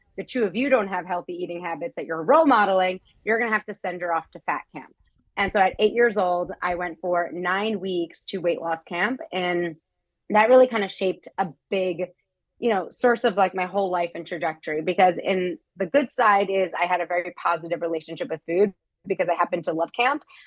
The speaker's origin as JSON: {"language": "English", "town": "New York City", "region": "New York", "country": "United States", "tie": "born or raised there", "said": "But so I grew up in New York City and at 4 years old, my parents got divorced."}